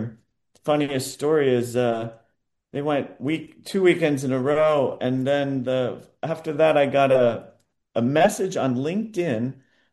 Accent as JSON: {"language": "English", "town": "Harrisburg", "region": "Pennsylvania", "country": "United States", "tie": "born or raised there", "said": "like I grew up in Harrisburg, Pennsylvania, and we had similar amusement parks that are long since gone."}